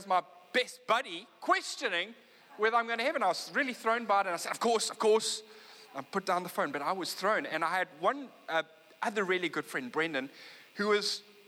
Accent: Sea Point, Western Cape, South Africa; I grew up in Sea Point. I mean, you can see it across the bay. There's Lion's Head, the right-hand side. There's Signal Hill. And I grew up in Sea Point.

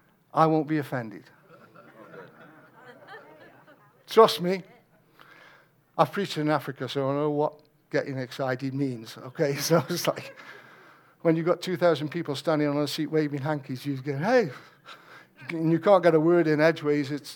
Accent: England, United Kingdom; It's like, look, I'm English, okay? And you know English people are very reserved.

